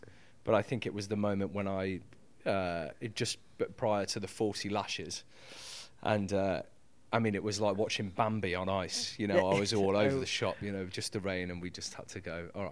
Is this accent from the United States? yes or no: no; Coventry, West Midlands, United Kingdom; I mean, it does happen in London, but you know, I'm from Coventry, so you know, when you go back up to Carve or you go, you know, out into the, you know, slightly smaller cities